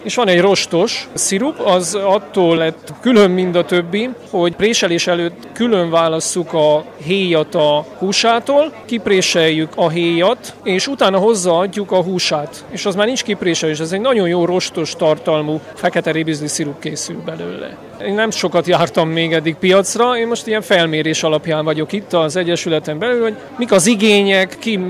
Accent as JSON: {"language": "Hungarian", "town": "Sânmartin", "region": "Harghita", "country": "Romania", "said": "Csíkszentmártonból jöttem."}